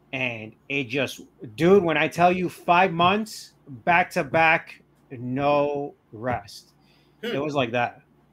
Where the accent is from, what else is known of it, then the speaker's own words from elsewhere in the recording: Newark, New Jersey, United States; now in Kearney, United States; Born and raised in Newark. Moved to Kearney, then just started my life here.